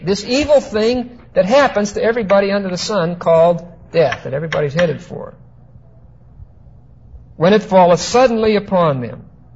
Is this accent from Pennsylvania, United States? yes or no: yes; East Pittsburgh, Pennsylvania, United States; This guy sounds like he's right out of my hometown. Sounds like he was born and raised in East Pittsburgh and never got away from it.